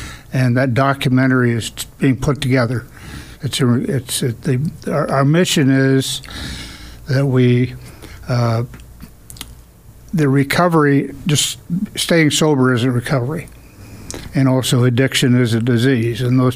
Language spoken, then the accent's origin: English; Covina, California, United States; now in Laguna Beach, United States; For 40 years. I grew up in San Gabriel Valley, Covina.